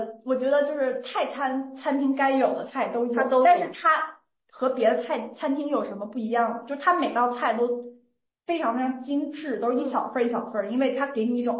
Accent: Guangdong, China; 因为他就是我作为一个广东人

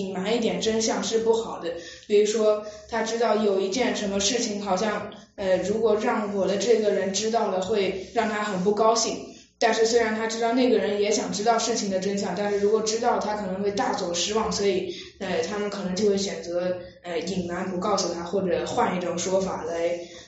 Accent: United States; 那因为我在美国长大的话，那我就不是知道很多中国的传统规则

